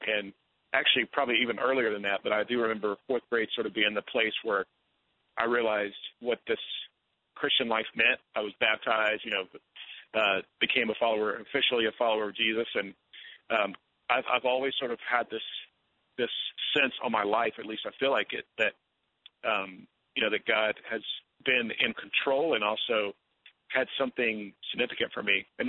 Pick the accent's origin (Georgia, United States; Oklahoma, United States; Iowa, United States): Oklahoma, United States; Yeah, I grew up in Oklahoma, small town outside of Tulsa